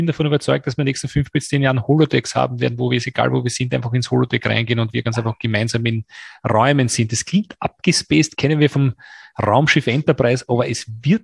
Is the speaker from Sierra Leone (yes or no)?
no; Austria